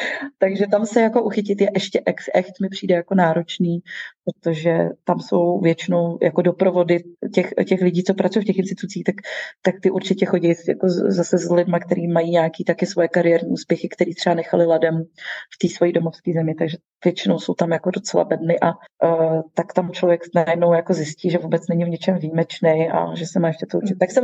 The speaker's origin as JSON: {"language": "Czech", "region": "Prague", "country": "Czechia", "said": "tak jsem první řadě musela jakoby dát na odiv to, že jsem z Prahy."}